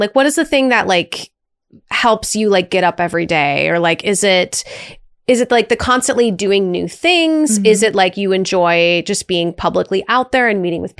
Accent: Minnesota, United States; I'm from Minnesota.

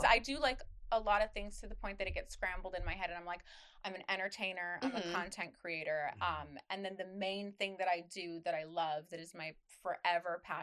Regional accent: Canada; No, I am. I am from Canada.

